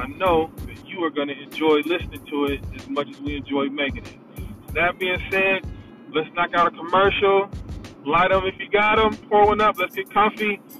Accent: Ohio, United States; The reason I asked is because I'm from Ohio too.

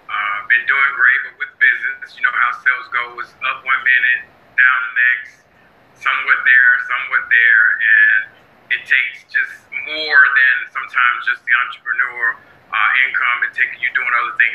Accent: South Carolina, United States; born there; now in Atlanta, United States; I'm currently reside in Atlanta, Georgia. I was born in South Carolina, outside of Greenville.

